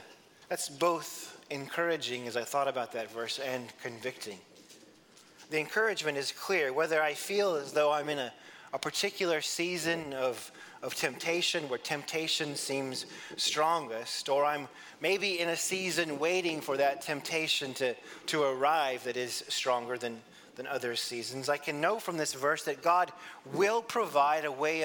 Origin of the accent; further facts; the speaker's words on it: Great Falls, Montana, United States; Growing up in Great Falls, I didn't face the same sorts of challenges or the same sorts of even temptations that one who grew up in Butte might face.